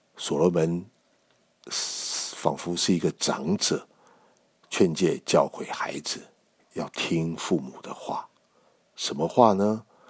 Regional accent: China; 最简单的就是我们中国人的成语三尺头上有神明

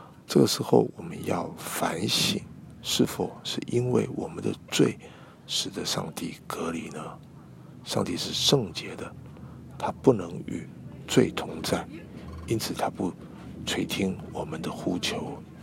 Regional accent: China; 对我们中国人最赖最内行的就是拉关系、走后门了。

